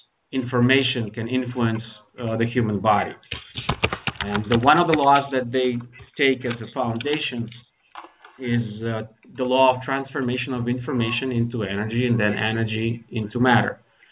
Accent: Ukraine; English is a second language; originally I'm from Ukraine. Spent most of my life in Ukraine, but I traveled the world a bit. I spent some time in the States as an exchange student. I lived there, I worked there.

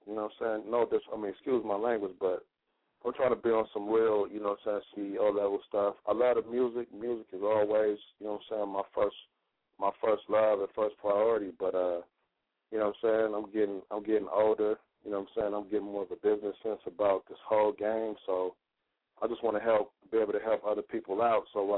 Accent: Los Angeles, California, United States; I'm from the west side of South Central LA. You know what I'm saying? Out that Crenshaw District.

